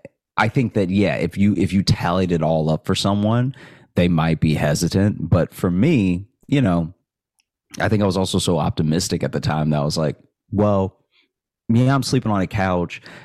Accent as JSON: {"language": "English", "town": "Alexandria", "region": "Louisiana", "country": "United States", "tie": "born or raised there", "said": "So I grew up in Alexandria, and I went to college in Shreveport, Louisiana."}